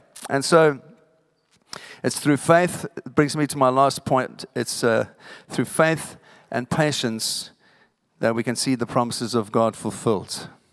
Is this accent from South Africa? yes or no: yes; South Africa; I come from Africa when apartheid was at its height and Mandela was in prison.